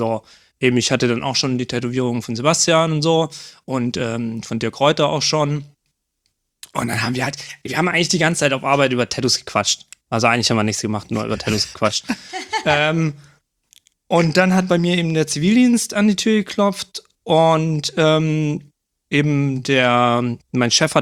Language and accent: German; Donaueschingen, Baden-Württemberg, Germany; born there; also born or lived in Offenburg; Ja, also ich bin gebürtig aus Donaueschingen, habe eben ganz lange in Offenburg gelebt. Hab meinen Zivildienst dann auf dem Feldberg gemacht und ja, dann bin ich nach Konstanz gefahren.